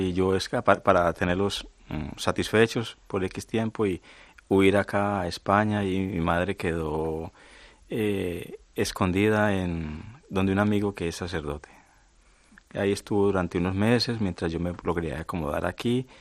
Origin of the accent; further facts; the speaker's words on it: Colombia; now in Spain; vengo de Colombia y he venido aquí buscando refugio, buscando la solidaridad del pueblo español